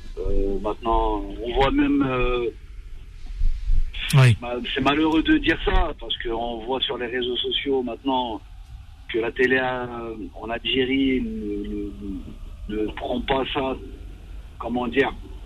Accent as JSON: {"language": "French", "country": "Morocco", "said": "Je suis marocain."}